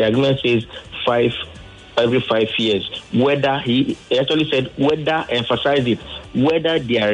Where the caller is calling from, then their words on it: Ikoyi, Lagos, Nigeria; I'm calling from Ikoyi.